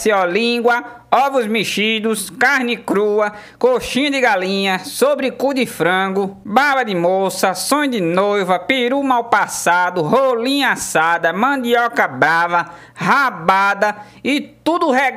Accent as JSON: {"language": "Portuguese", "town": "Goiânia", "region": "Goiás", "country": "Brazil", "also_born_or_lived": "Itapira", "said": "Não, eu sou de Goiânia."}